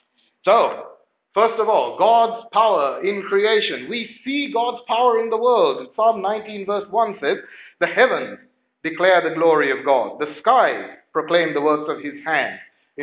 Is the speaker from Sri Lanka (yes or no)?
yes; Sri Lanka; you know I was born in Sri Lanka and that I grew up in Sri Lanka. I don't know how many of you know that we did a 3-year stint in Hawaii, my parents and I.